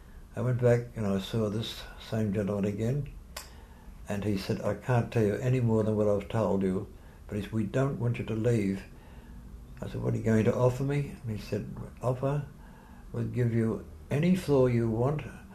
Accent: Australia; Being an Australian, I said it straight out.

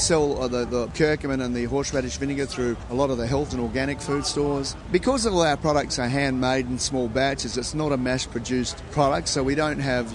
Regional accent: South Australia, Australia; I moved back home because I grew up in the Adelaide Hills.

